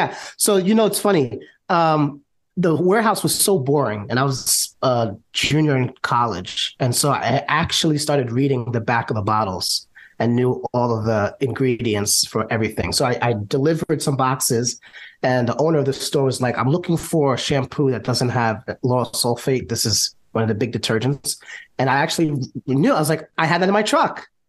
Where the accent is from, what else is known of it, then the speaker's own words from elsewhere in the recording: New York, United States; So I'm born and raised in New York.